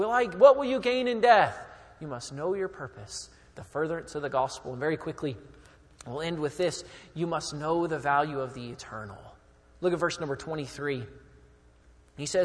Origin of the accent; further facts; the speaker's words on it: United States; I'm an American. We're all Americans here. We like our freedom.